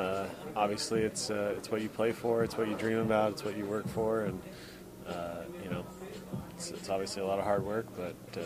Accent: San Diego, California, United States; Well, I grew up in San Diego, so a lot of Padre greats.

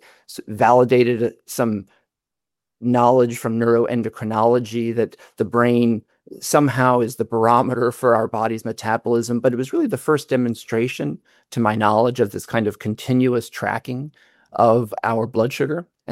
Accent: Philadelphia, Pennsylvania, United States; I was first in practice at Stanford in California, now back in my hometown in Philadelphia, Penn.

